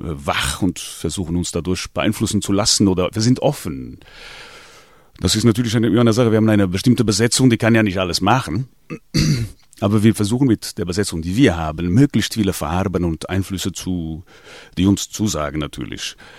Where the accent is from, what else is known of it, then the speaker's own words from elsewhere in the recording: Portugal; Ich bin ja Portugiese, ne?